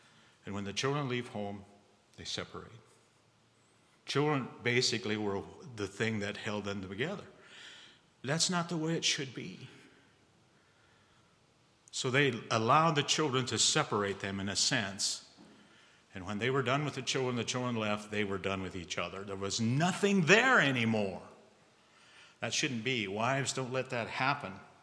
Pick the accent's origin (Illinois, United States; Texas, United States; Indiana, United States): Indiana, United States; She was from Kansas. I was from Indiana here. We lived in Kentucky for a year.